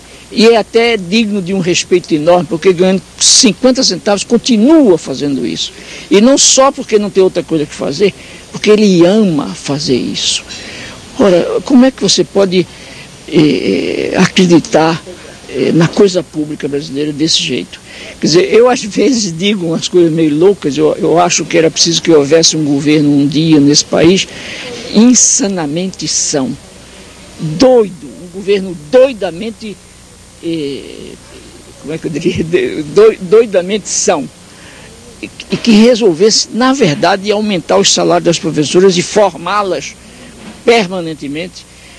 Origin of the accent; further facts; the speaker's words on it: Brazil; Eu me sinto como brasileiro insultado.